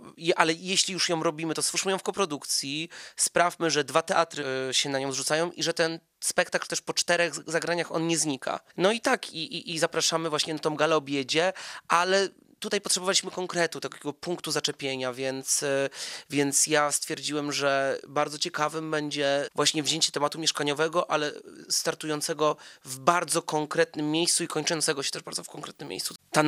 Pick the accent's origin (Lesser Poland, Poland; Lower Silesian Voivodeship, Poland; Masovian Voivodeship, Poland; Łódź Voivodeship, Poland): Lower Silesian Voivodeship, Poland; Wrocław; Jestem wrocławianinem, chodziłem do szkoły najpierw przy ulicy Menniczej, potem na Kołłątaja.